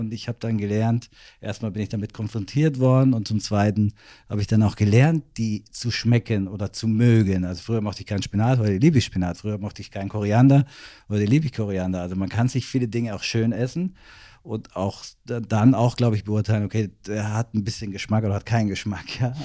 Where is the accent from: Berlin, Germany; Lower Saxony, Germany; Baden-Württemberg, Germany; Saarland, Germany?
Baden-Württemberg, Germany; Ich komme aus dem Badischen, bin da unten im Markgräflerland aufgewachsen